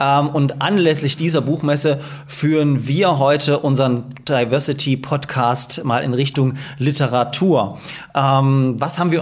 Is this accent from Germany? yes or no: yes; Dresden, Saxony, Germany; born there; now in Leipzig, Germany; Ich bin ja auch in Dresden geboren.